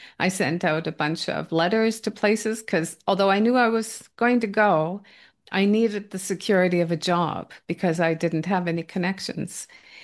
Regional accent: Nova Scotia, Canada; also born or lived in Newfoundland; I grew up in Nova Scotia, which is on the east coast of Canada. I went to, or I started university in Newfoundland, which was going as far east as you could go.

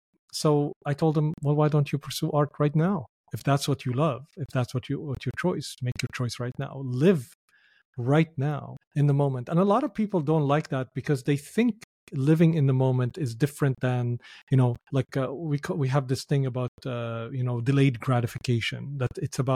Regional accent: Damascus, Damascus Governorate, Syria; I was lucky because I grew up in Syria. So growing up in Syria, Damascus, Syria, the oldest capital in the world

